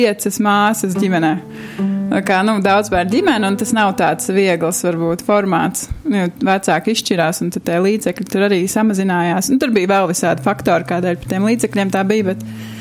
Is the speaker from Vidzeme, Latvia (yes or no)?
yes; Ogre, Vidzeme, Latvia; Es nāku no Ogras. Un, jā, un tā es tur jau kā kristīga ģimene, tad svētdienas skola